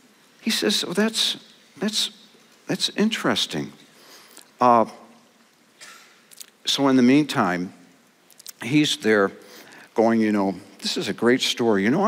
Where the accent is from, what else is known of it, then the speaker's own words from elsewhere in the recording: New York, United States; we're from Western New York, from the Empire State. We're from Western New York. Our families live 7 miles apart from each other. We went to the same high school.